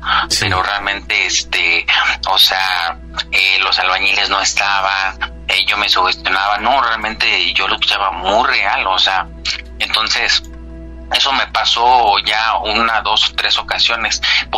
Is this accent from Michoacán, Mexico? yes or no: no; Mexico City, Mexico; Yo soy originario de México DF, ¿por dónde queda esto? Por la zona del Metro Canal del Norte, más o menos, que es Congreso de la Unión, más o menos por esa zona. Yo vivía por ahí antes.